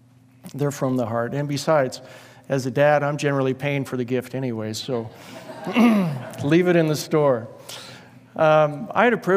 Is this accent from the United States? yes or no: yes; Washington, United States; first celebrated in Washington State, my home state. I'm almost embarrassed to admit that. But yes, that's where I came from. It was a different place when I was younger.